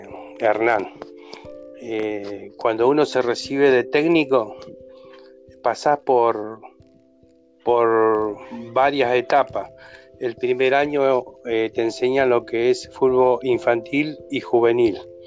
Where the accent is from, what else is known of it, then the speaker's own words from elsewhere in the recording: Buenos Aires, Argentina; moved away as an adult; also born or lived in Chaco; now in Río Grande, Argentina; Yo soy oriundo de la provincia del Chaco, me crié en Buenos Aires y a los 23 años vine a vivir acá a Río Grande